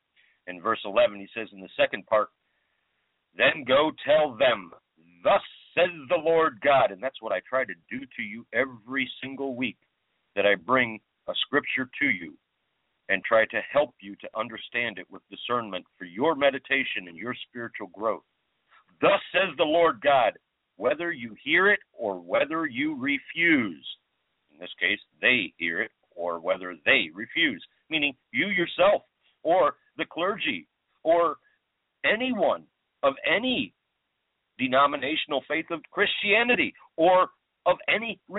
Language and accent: English; Ohio, United States; that would be like me, a born and bred American right here in my home state of Ohio